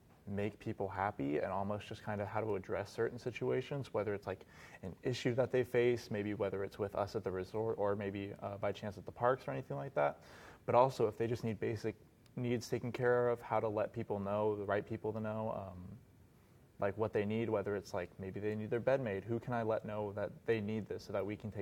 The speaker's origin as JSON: {"language": "English", "town": "Phoenix", "region": "Arizona", "country": "United States", "said": "I'm 20 years old. I'm from Phoenix, Arizona."}